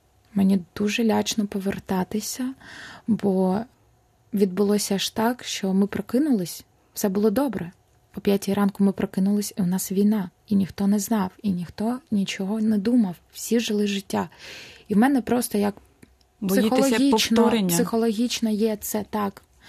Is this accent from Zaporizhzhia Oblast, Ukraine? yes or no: yes; Enerhodar, Zaporizhzhia Oblast, Ukraine; я з Запоріжжя, з Енергодару, і поруч буквально 200 кілометрів